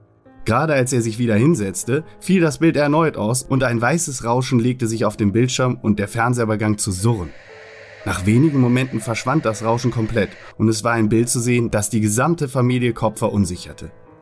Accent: Cologne, North Rhine-Westphalia, Germany; bei uns in Fühling, wo ich aufgewachsen bin.

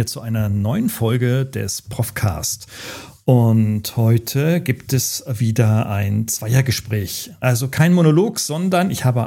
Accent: Germany; Also wir als Deutsche erleben sowas relativ selten

